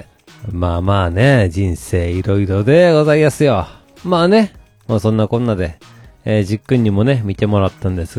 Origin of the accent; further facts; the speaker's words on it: Takarazuka, Hyogo, Japan; 出身地、あのクソ田舎の宝塚からね、それぞれが違う道をたどり、東京で久々に再会ですよ。